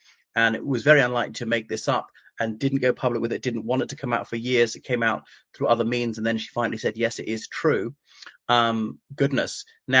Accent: Ireland; from Ireland

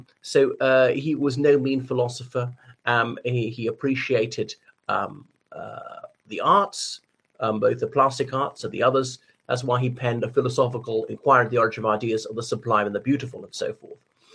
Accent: Ireland; from Ireland. Well, this is a very belated happy birthday to my late and long lamented fellow Irishman, Edmund Burke.

